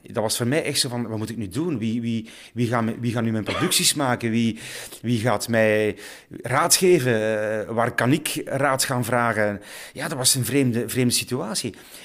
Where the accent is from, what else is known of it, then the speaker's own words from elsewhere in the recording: Brussels area, Belgium; Ik ben in de buurt van Brussel opgegroeid. Ik ben perfect tweetalig.